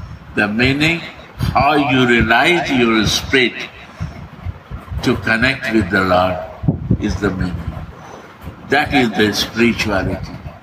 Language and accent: English; India; You see, I'm an Indian, right? Hindu.